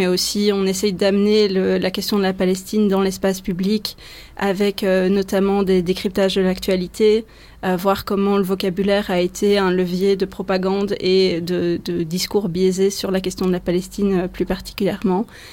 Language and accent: French; Belgium; en tant que Belge, c'est important d'avoir une réflexion sur les enjeux coloniaux au Congo